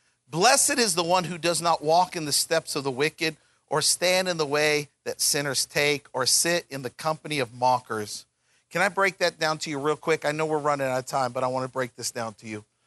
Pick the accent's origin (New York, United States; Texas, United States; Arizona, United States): Arizona, United States; Tucson; I grew up in Tucson. I grew up in the desert.